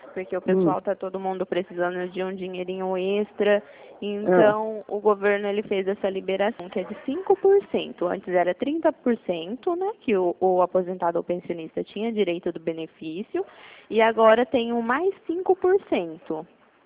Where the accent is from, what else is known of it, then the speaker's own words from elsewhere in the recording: Presidente Prudente, São Paulo, Brazil; Eu sou de Presidente Prudente.